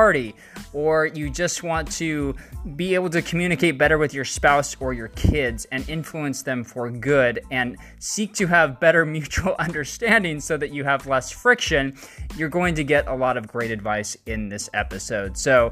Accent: Utah, United States; from my home state, Utah.

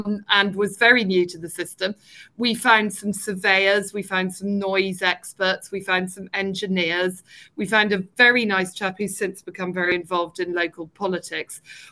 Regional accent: Aino, South East England, United Kingdom; also born or lived in Banbury; I was born in Banbury, so I was born north, but I was brought up just south in a village called Aino

